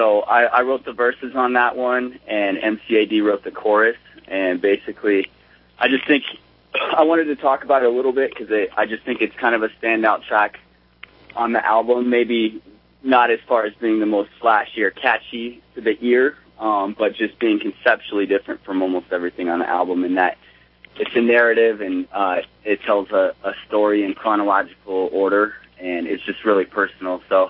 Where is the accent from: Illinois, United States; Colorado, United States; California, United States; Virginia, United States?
Colorado, United States; I'm from Colorado. I'm European American.